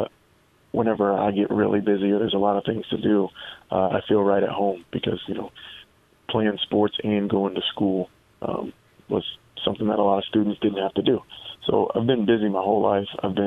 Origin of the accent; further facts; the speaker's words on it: St. Joseph, Missouri, United States; And so for me, growing up in St. Joe, my parents were heavily involved in the community and they made sure that we were too